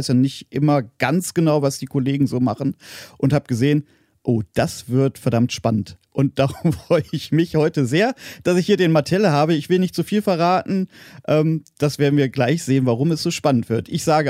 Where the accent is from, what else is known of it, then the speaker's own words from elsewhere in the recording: Voerde, North Rhine-Westphalia, Germany; Ich komme selber aus Dienstlaken, bin da geboren und aufgewachsen, und da würde ich mich auch weniger als Niederrheiner empfinden als Ruhrgebietler.